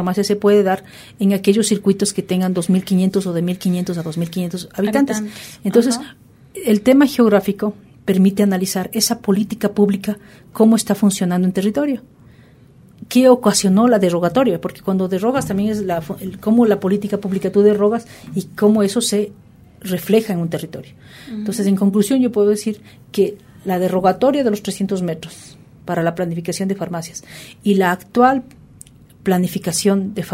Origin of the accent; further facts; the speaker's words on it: Ambato, Tungurahua, Ecuador; yo soy de Ambato y tú también eres de la provincia de Tungurahua